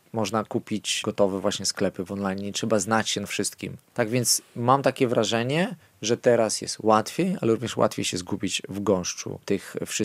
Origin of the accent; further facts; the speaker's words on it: Białystok, Podlaskie Voivodeship, Poland; Ja jestem rodowitym białostoczaninem. Moja żona jest również spod Białegostoku, tak więc całe życie spędziliśmy tutaj.